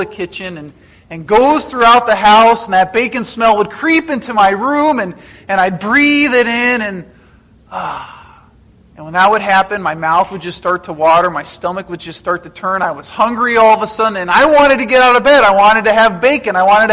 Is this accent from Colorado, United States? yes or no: yes; Colorado, United States; I grew up in Western Colorado, and I was a homeschool kid growing up.